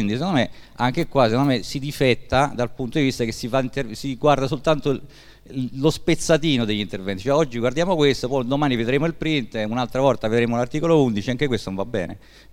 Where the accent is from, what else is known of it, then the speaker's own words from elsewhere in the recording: Rome, Lazio, Italy; io sono di Bravetta quindi la conosco molto bene